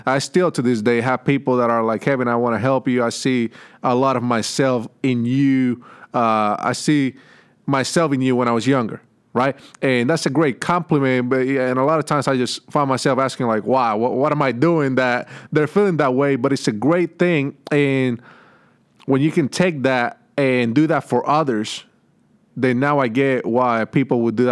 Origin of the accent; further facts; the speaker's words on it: Puerto Rico; I come from Puerto Rico, where the average household income is like $18,000 a year, right? That was in my household. My parents were middle class